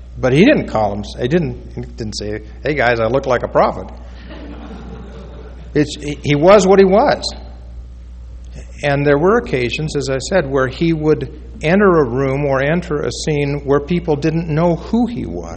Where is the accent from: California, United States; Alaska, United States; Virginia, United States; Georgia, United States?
California, United States; Los Angeles; I grew up in the church. I was born in 1948. But I grew up in Los Angeles, so I never met President McKay.